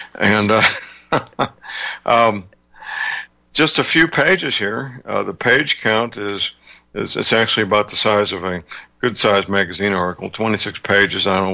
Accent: St. Louis, Missouri, United States; born or raised there

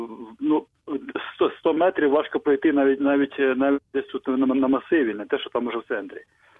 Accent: Kyiv, Ukraine; Я з Києва.

